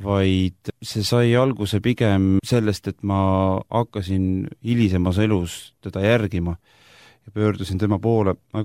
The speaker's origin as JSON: {"language": "Estonian", "town": "Elva", "region": "Tartu County", "country": "Estonia", "said": "Ma olen pärit Elvast ja Elva on selline spordilembene linn"}